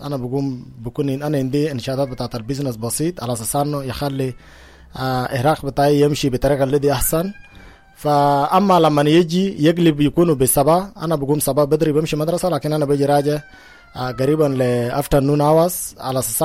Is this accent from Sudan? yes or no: yes; Sudan; أنا طبعا سودانيين دائما وابدا